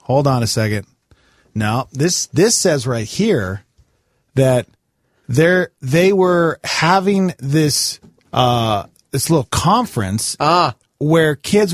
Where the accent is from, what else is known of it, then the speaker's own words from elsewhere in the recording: Montana, United States; Montana, woo-hoo. That's great for my hometown state.